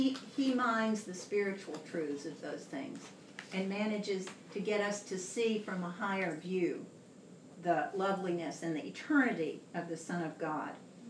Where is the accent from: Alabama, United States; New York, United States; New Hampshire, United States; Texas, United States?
Texas, United States; I say Abilene, I'm from Texas. Abilene.